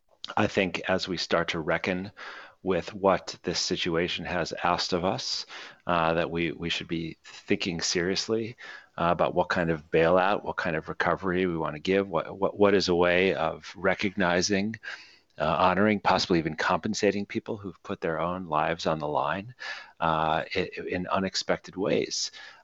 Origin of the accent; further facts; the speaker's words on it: Chicago, Illinois, United States; a heat wave that hit my native city. I grew up in Chicago